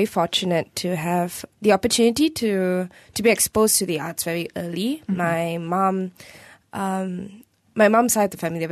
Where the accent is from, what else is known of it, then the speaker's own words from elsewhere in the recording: India; it's strange that as an Indian girl growing up, I noticed that a lot of my other friends who are Indian